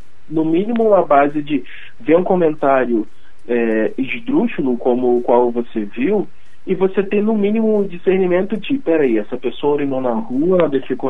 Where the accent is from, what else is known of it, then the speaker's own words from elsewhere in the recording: Rio de Janeiro, Brazil; now in Curitiba, Brazil; eu sou natural do Rio de Janeiro, eu moro em Curitiba desde 2019, e eu sempre vivi no Rio